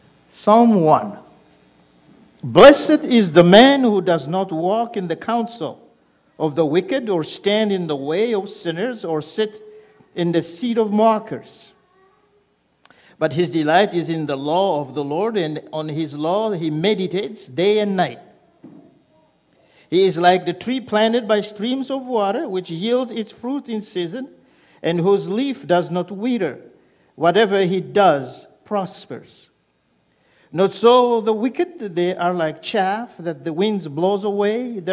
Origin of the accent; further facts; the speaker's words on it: DR Congo; first language French; English is a second language; originally I am from Congo. You understand that from my accent. So I speak French, but I love preaching in English too.